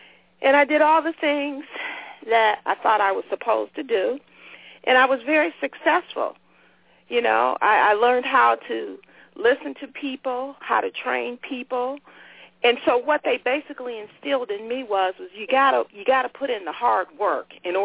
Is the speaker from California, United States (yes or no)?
no; Cleveland, Ohio, United States; The family that I grew up in, I'm actually from Cleveland, Ohio